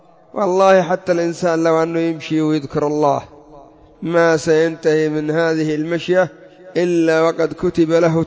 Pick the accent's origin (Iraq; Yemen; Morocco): Yemen; ولا الصيدليات عندنا في اليمن العلاجات فاسدة في أغلبها بسبب الحرارة